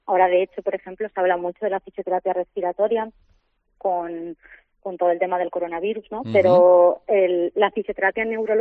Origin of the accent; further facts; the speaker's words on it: Segovia, Castile and León, Spain; now in Seville, Spain; Y todo el mundo sabe que yo no soy de Sevilla, que soy de Segovia.